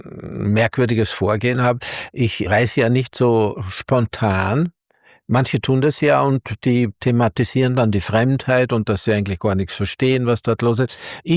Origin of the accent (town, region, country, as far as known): Salzburg, Austria; born or raised there